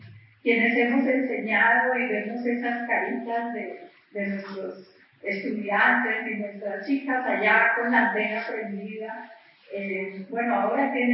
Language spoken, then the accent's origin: Spanish; Cali, Valle del Cauca, Colombia; Y como caleña arrepentida por haber descuidado tanto la herencia